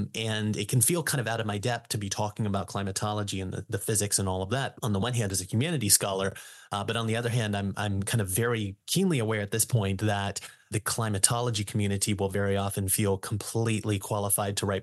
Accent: Arkansas, United States; I was born and raised in Arkansas.

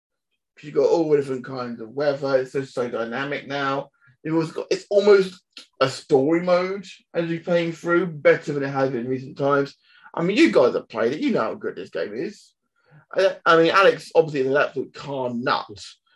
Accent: United Kingdom; Maybe because we've been more, because we're British.

